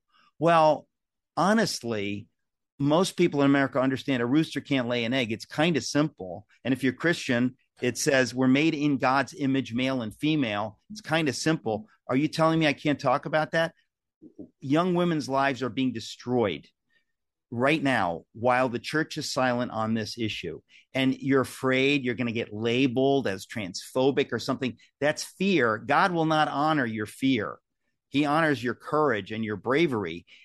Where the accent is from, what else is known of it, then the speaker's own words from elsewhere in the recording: United States; that's just because I'm an American